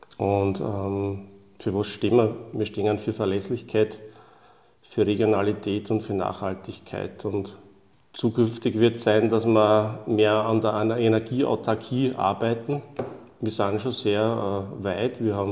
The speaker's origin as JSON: {"language": "German", "region": "Lower Austria", "country": "Austria", "tie": "born or raised there", "said": "ich bin im Weinviertel aufgewachsen, in einem Ort, der eigentlich direkt bei einem Industriebetrieb angesiedelt war."}